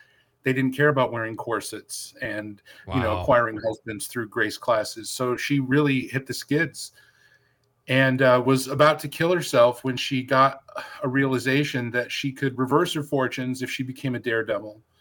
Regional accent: Frankfort, New York, United States; I grew up in near Utica, New York, in a little town called Frankfort, if anyone is familiar.

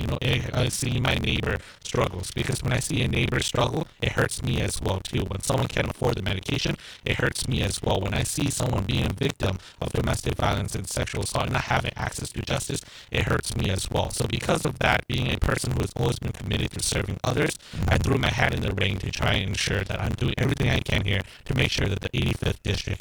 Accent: Weston, Wisconsin, United States; also born or lived in Wausau; So, obviously, I was born in Wausau, Wisconsin, raised in Weston, graduated from DC Everest

